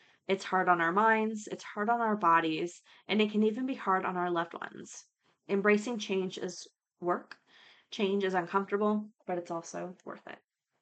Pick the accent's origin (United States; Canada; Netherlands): Canada; born there; I was born in Canada.